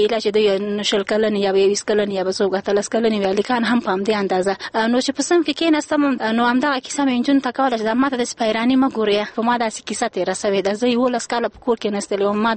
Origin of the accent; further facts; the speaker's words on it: Kabul, Afghanistan; also born or lived in Bagram / Ghazni; زه د غزنی ولایت اوسیدونکی یم، زیږیدلې د پروان ولایت د بګرام په ولسوالۍ کې یم. تر شپږ کلنۍ پورې عملته وم په بګرام کې. وروسته له هغو چې حالات خراب سو سون ما پلار نظامي صاحب منصب و بیا مونږ کابل ته مکډه را وکړه. تر 12 کلنۍ پورې په کابل کې وم